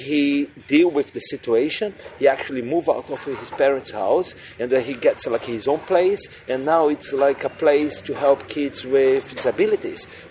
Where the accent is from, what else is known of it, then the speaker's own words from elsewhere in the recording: Brazil; English is a second language; moved away as an adult; now in England; I'm originally from Brazil, for people who actually couldn't understand my accent. And I moved to England, you know, 10 years ago.